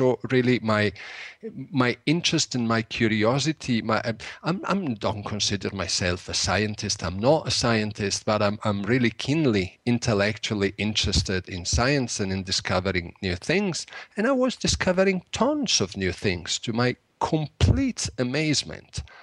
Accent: Glasgow, Scotland, United Kingdom; also born or lived in Italy; is an Italian name. But in fact, I'm a Glasgow boy. I'm an Italian from Glasgow.

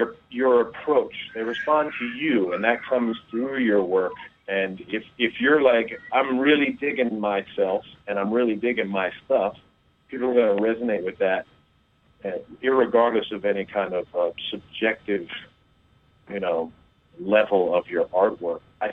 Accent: New Jersey, United States; I remember my dad, I grew up in New Jersey, and my dad moved to Manhattan in 1976.

